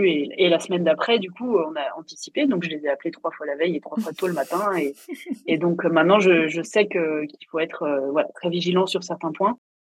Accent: France; on est français quand même

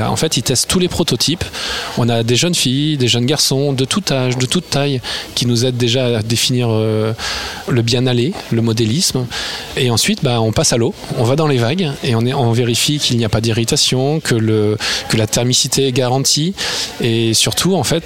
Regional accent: Brittany, France; en tant que breton

